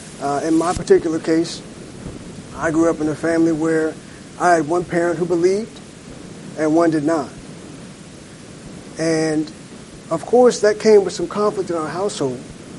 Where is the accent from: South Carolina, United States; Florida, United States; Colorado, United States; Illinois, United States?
Florida, United States; Jacksonville; I'm from Jacksonville, just to be clear. Before, you said Tallahassee. I worked in Tallahassee before I moved down here.